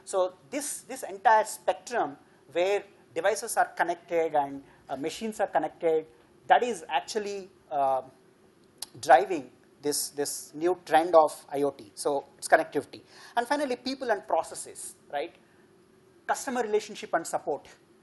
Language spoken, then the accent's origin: English; Andhra Pradesh, India; You know, I'm from Andhra, so you know Chandrababu Naidu is now talking about smart cities